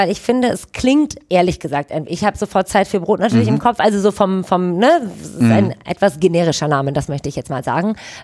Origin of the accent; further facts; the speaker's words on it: Düsseldorf, North Rhine-Westphalia, Germany; als Düsseldorferin